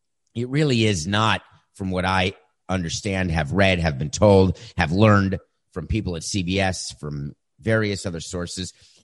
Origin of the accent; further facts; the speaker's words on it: New York, United States; now in Florida, United States; Now, as a New Yorker who moved to Florida in 2002